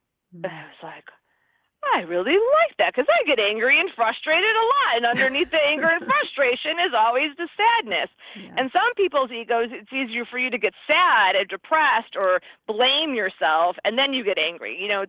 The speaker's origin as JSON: {"language": "English", "region": "Midwest", "country": "United States", "said": "So I'm from the Midwest. I have an 800 credit score."}